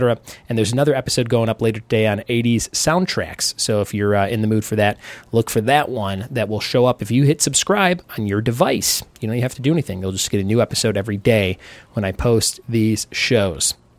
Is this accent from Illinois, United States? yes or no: yes; Chicago, Illinois, United States; Guys, I'm originally from Chicago, so when people first hear me say certain words, they always go, "What?" And they kind of mock the way I say my long A.